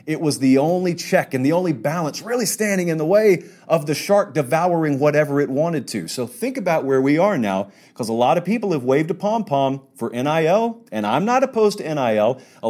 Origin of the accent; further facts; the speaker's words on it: Southern US, United States; I grew up in the South, so I'm an SEC guy.